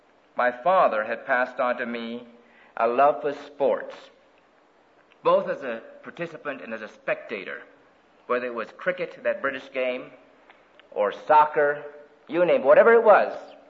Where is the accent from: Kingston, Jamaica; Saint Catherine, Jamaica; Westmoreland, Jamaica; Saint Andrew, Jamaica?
Kingston, Jamaica; while I was growing up in Kingston, Jamaica. My parents had migrated to Jamaica from mainland China. And there I was born, the last of their children. They were pagans.